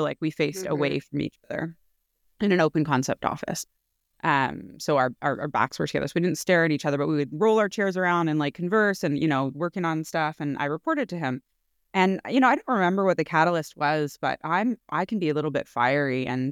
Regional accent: Canada; also born or lived in United States; We also lived in the States and we're Canadian.

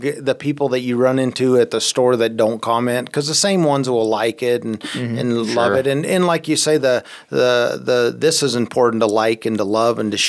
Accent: Gillette, Wyoming, United States; born there; I was born in Gillette, but we've gone to New Life since I was as young as when it started.

